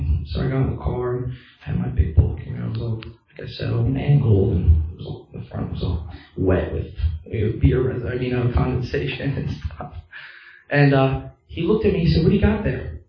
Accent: Coopersburg, Pennsylvania, United States; now in Quakertown, United States; I had grown up around here. I grew up in Coopersburg, and I live in Quakertown now.

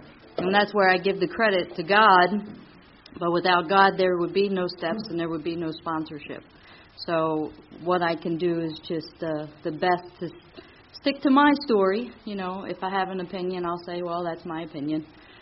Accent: Baltimore, Maryland, United States; I was born and raised in South Baltimore, right down around near the Inner Harbor area

